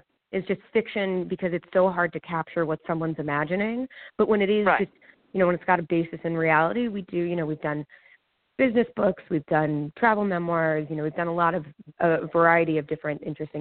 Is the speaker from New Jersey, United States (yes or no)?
yes; Millburn, New Jersey, United States; I grew up in Millburn, up north